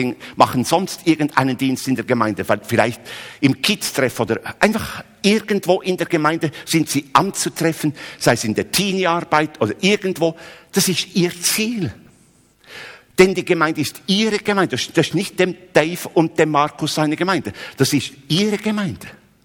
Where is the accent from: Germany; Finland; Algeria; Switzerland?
Switzerland; Bei uns in der Schweiz gibt es so Familien mit Ländlermusik, also das ist so volkstümliche Musik.